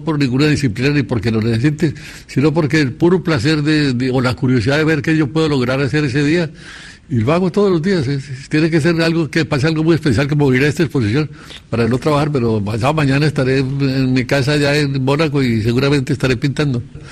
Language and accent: Spanish; Colombia; Yo soy colombiano, es normal que lo que uno conoció de niño y de adolescente pues siempre queda en la imaginación.